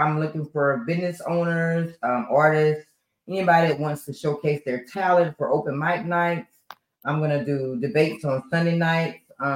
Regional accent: North Carolina, United States; And I'm from North Carolina.

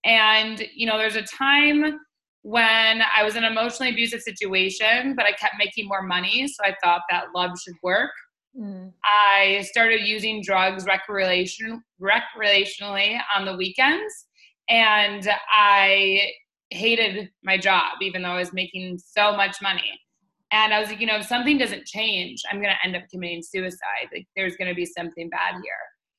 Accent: Detroit, Michigan, United States; born there; So I was born in Detroit, Michigan in the USA, and I had a very, very normal upbringing.

